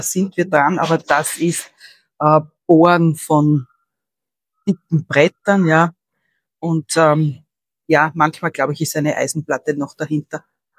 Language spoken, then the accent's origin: German; Austria; Die sind ja bei uns in Österreich teilweise schon vorhanden